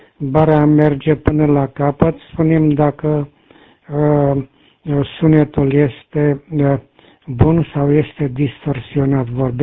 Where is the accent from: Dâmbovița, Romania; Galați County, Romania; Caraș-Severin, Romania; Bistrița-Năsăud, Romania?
Galați County, Romania; Tecuci; now in Bucharest, Romania; sunt portabil în București, cam de 6 ani. De loc sunt din Tecuci